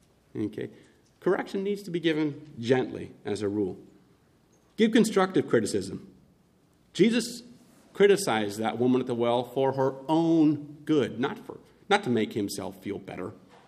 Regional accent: Midwest, United States; I'm from the Midwest.

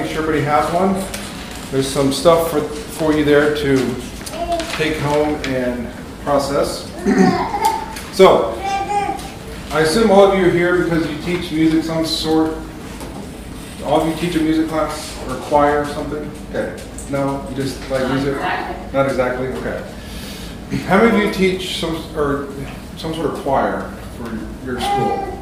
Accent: Texas, United States; I'm from Texas.

